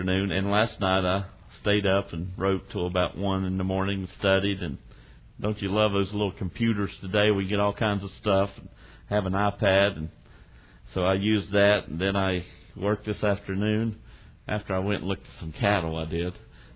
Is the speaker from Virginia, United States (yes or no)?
yes; Virginia, United States; I mean, I'm from Virginia, and my wife has learned to cook well.